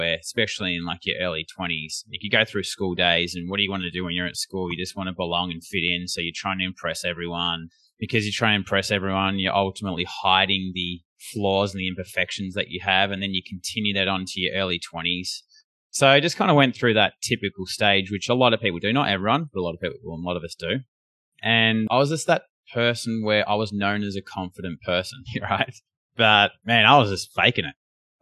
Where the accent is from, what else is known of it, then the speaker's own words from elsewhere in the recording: Australia; accent: Australian; I was kind of like, because I was dealing with a lot of Americans, I thought, oh, they're going to hear my accent and then they're going to be like turned off. But that's what I learned. They like the Aussie accent.